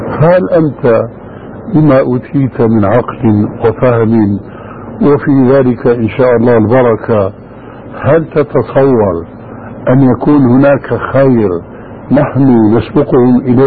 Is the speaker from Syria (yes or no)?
yes; Syria